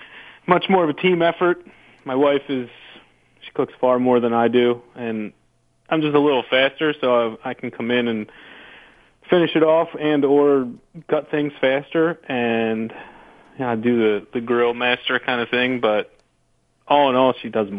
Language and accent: English; Princeton, New Jersey, United States; And I grew up in Princeton, New Jersey.